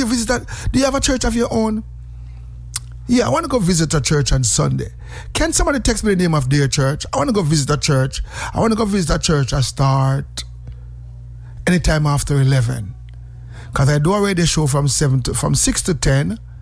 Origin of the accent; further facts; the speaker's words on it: Jamaica; now in United States; I'm Jamaican.